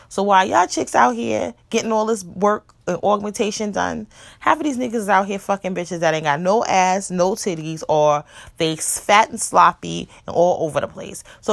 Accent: Mount Vernon, New York, United States; I live in Yonkers, you know, I'm from Mount Vernon, whatever, and all over the place

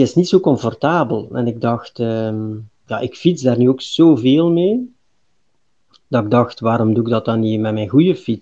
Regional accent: Flanders, Belgium; accent: Flemish; uit België. Dus dat kan ik niet wegsteken, denk ik, aan mijn accent.

